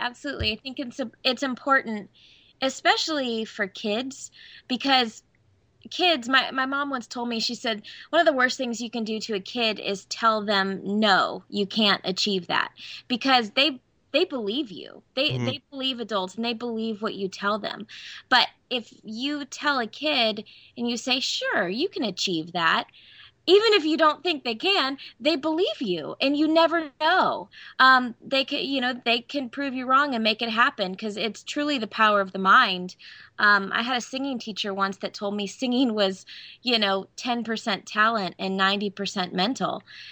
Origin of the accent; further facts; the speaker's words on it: Orlando, Florida, United States; growing up in Orlando, Florida, my dad worked for Disney